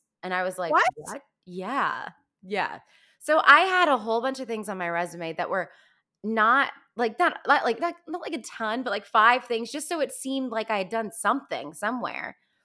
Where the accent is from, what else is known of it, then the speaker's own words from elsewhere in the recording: Virginia, United States; now in Los Angeles, United States; it was because I came from Fairfax County schools in Virginia, which are some of the best in the country, in the nation. And then when I moved to Los Angeles